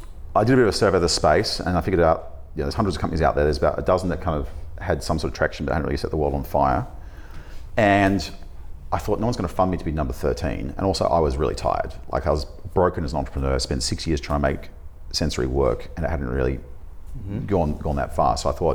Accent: Indonesia; I grew up in Indonesia

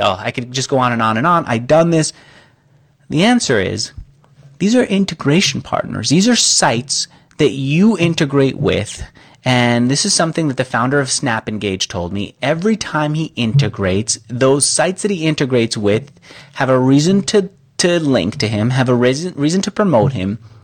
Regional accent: New York, United States; I'm a New Yorker, unlike you, Wade. We talk very fast.

